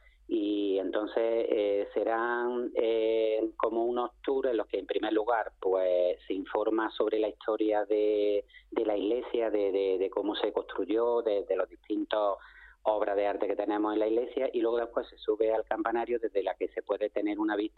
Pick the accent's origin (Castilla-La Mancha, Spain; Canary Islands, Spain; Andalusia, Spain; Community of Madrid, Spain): Andalusia, Spain; Málaga; que mejor ya que somos malagueños que precisamente poner en valor nuestra provincia